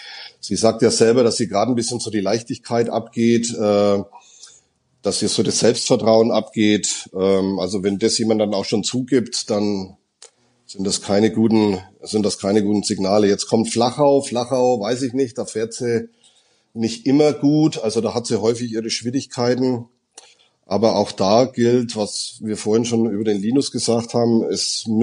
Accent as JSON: {"language": "German", "country": "Germany", "said": "Gut, als Deutscher bin ich näher an den Niederlanden als ihr, aber das ist auch das Einzige."}